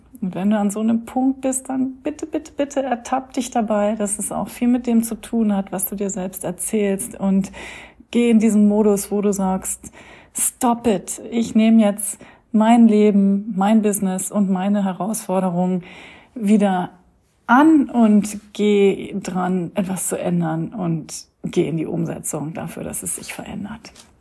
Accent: Munich, Bavaria, Germany; ich bin in meiner alten Heimat in München

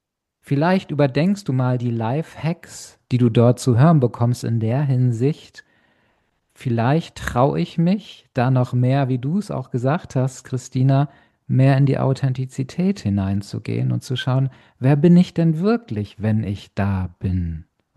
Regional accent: Germany; moved away; dabei lebe ich schon lange nicht mehr in Deutschland, aber ich nehme es trotzdem, weil ich ja Deutschland bin, Deutscher bin.

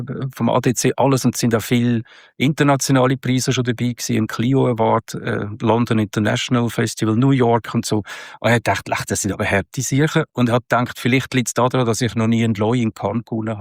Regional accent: Switzerland; man hat sowieso, einen gewissen Sympathie- und Doofheitsbonus als Schweizer.

